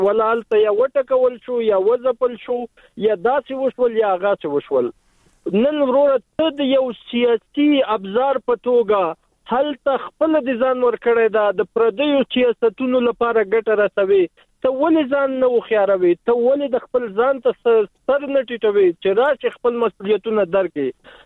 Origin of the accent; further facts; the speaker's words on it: Afghanistan; زه هم افغان یم،